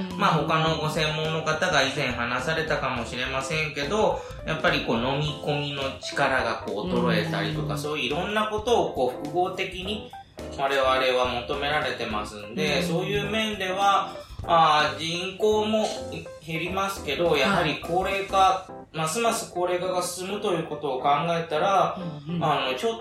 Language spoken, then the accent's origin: Japanese; Shikoku, Japan; 地元は四国なんですけど、まあ、四国からその兵庫県宝塚までよく見に行ってましたね。